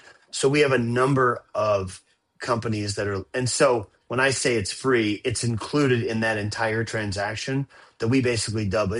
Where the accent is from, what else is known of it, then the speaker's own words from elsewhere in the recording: Moline, Illinois, United States; Options I did not have as a kid growing up in Moline, Illinois.